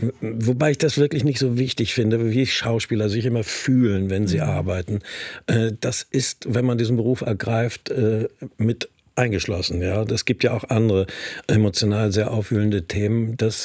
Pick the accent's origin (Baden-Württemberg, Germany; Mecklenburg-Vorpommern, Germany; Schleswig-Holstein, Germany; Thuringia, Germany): Schleswig-Holstein, Germany; Kiel; in meiner Heimatstadt Kiel sehr früh mit dem Thema auch beschäftigen konnte.